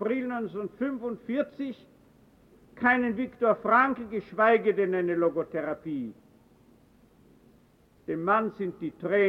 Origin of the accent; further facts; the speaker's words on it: Vienna, Austria; born there; ich selbst bin in Wien geboren. Wien ist meine Geburtsstadt. Aber Türkheim ist die Stadt meiner Wiedergeburt. Ich bin vor kurzem 80